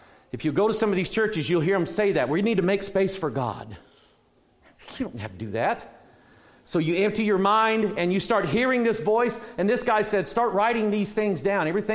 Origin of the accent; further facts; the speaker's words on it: Missouri, United States; I'm from Missouri.